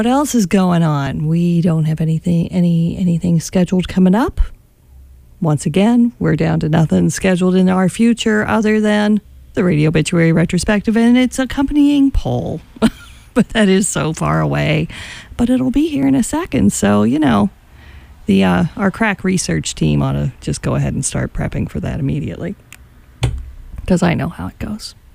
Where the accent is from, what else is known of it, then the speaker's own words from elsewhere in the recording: Kentucky, United States; Yes, I know. I'm from Kentucky.